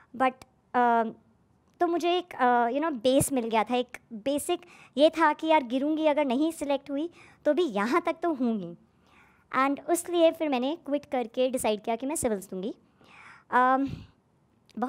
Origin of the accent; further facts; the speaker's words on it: Meerut, Uttar Pradesh, India; now in Delhi, India; मैं UP से हूँ, बेसिकली दिल्ली में 25 साल के आसपास हो गए, बट रूट्स अभी भी वहीं से हैं।